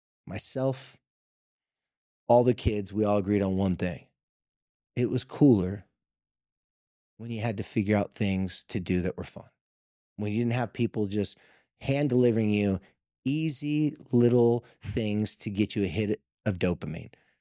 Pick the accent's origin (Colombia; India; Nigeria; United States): United States; Carlsbad, California; I remember in my hometown in Carlsbad when I lived by the beach